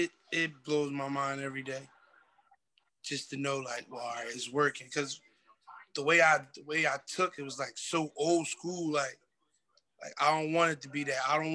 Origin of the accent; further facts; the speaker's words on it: Philadelphia, Pennsylvania, United States; The area I came up in, it was heavily flooded with artists, hot artists. And I just wanted in.